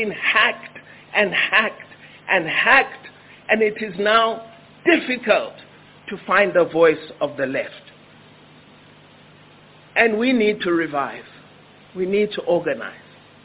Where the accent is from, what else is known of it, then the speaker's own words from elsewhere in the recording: South Africa; Because as South African leadership, our trade union movement was able to marshal under the worst oppressive chains